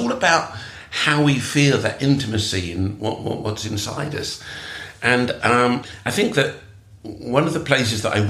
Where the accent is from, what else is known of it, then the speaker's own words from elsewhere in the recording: London, United Kingdom; I'm born here. I'm born in England. I'm British. And I'm come from multicultural Britain, perhaps because I'm living in London and I grew up with lots of people whose parents were immigrant